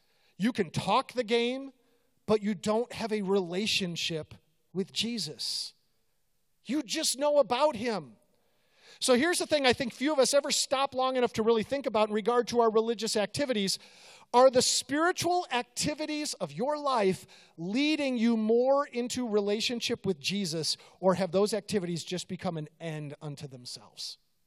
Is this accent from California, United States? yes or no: no; Chicago, Illinois, United States; I grew up in Chicago, okay? I'm a Bears fan.